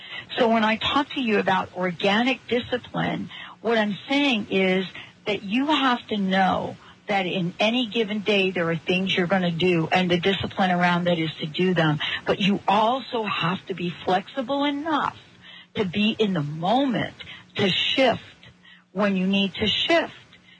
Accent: New York, United States; I grew up in New York, right? You want to know what my favorite thing to do was in the cement jungle of New York?

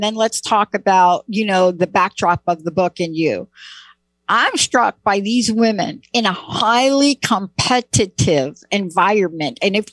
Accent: Bronx, New York, United States; This is like my Bronx meditation. I'm from the Bronx. This is like my Bronx meditation.

